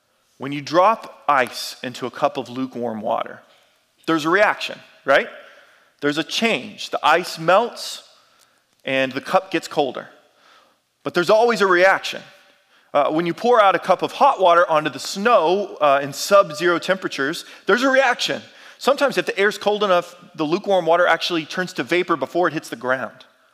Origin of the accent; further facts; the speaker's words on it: Durham, North Carolina, United States; I grew up in Durham. I've spent most of my life here in the Triangle, in Durham, Orange, Harnett, Wake counties